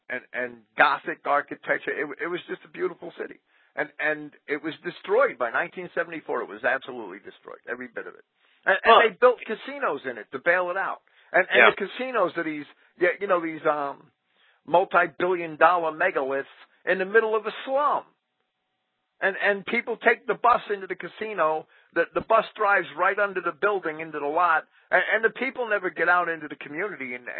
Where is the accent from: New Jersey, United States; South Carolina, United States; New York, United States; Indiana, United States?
New Jersey, United States; Jersey City; I grew up in Jersey City, and I saw that city go down the tubes.